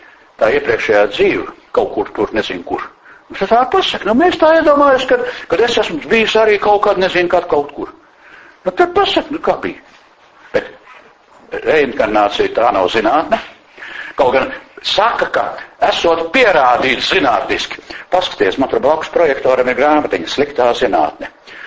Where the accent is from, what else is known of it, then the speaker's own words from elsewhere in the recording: Valmiera, Valmiera Municipality, Latvia; also born or lived in Valka; Es esmu dzimis Valkā. Valmierā pabeidz skolu, bet nu Valkā, nu kara laikā piedzimu. Pēc tam uz Valmieru, pēc kara bija jāiet uz Valmieru, tāpēc, ka tētiem mammai darbs nebija Valkā pēc kara